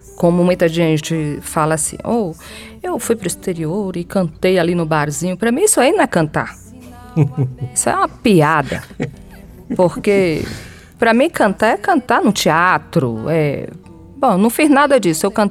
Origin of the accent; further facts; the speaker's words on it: Brazil; eu sou brasileira e eu quero grana no bolso